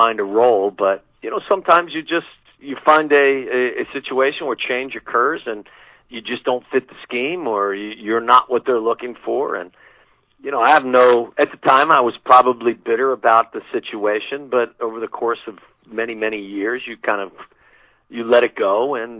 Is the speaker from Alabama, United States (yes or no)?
no; Cincinnati, Ohio, United States; I was back in my hometown of Cincinnati